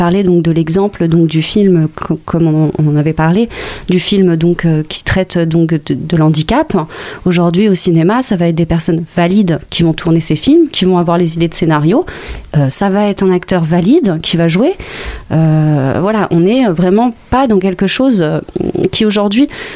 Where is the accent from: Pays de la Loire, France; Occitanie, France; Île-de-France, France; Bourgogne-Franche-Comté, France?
Pays de la Loire, France; Angers; Parce qu'on est d'Angers toutes les deux, qu'on a commencé à militer pas mal à Angers